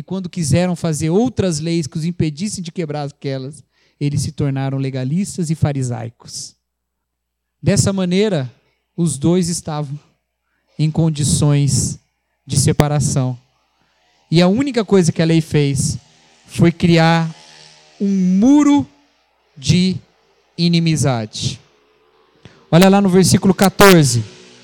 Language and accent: Portuguese; Brazil; Eu sou brasileiro.